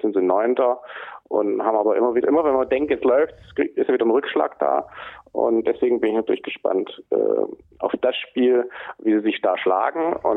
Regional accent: Stuttgart, Baden-Württemberg, Germany; Als Stuttgarter natürlich damals besonders schadenfreudig

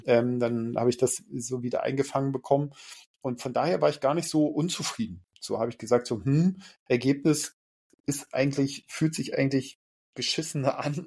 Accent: Germany; Und dann habe ich doch gesagt, ja, natürlich, wir sind doch Deutsche.

